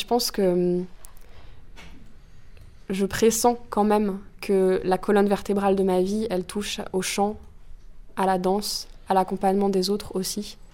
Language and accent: French; Valbonnais, Auvergne-Rhône-Alpes, France; il y a un festival dans le lieu où j'ai grandi, à Valbonnet, près de la Mure.